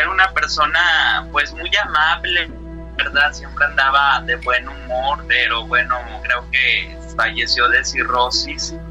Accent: Sabinas, Coahuila, Mexico; me tuve que regresar aquí a mi ciudad natal, que es Sabinas, Coahuila.

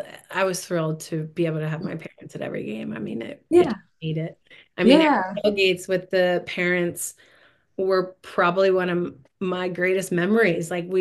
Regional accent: Baltimore, Maryland, United States; I mean, I grew up in Baltimore and then went to Loyola and been at home ever

